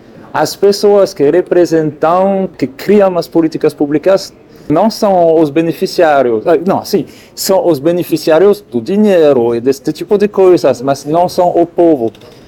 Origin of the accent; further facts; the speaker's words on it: France; Portuguese is a second language; now in Rio de Janeiro, Brazil; eu sou francês, por isso que eu não falo bem português.